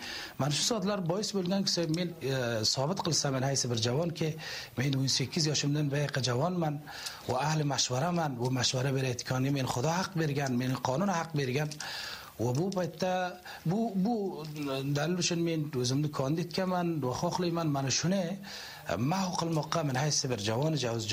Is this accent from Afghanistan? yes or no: yes; Jowzjan, Afghanistan; born there; Keyin Juzjonni bir ta ulusvollaridan biri o'sha yerda tug'ilganman.